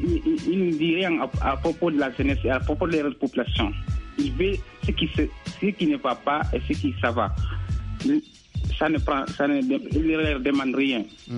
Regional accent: Guinea; moved away as an adult; now in Angola

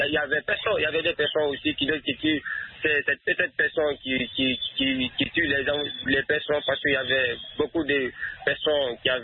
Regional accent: Guinea; Moi, je suis de Guinée

